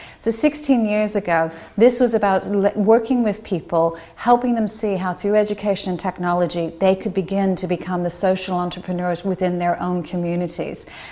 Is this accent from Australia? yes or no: no; United States; moved away as an adult; now in United Kingdom; I am American, but I've been in this country for 20 years